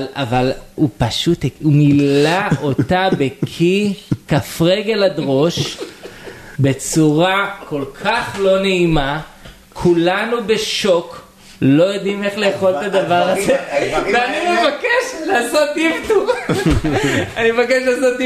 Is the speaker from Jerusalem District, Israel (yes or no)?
yes; Jerusalem, Jerusalem District, Israel; שגם אני ירושלמי